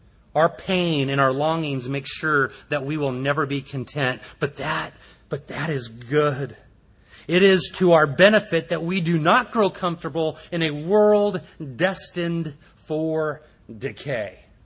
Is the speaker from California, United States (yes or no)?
yes; California, United States; And I go, how would I know this guy? I'm from Southern California.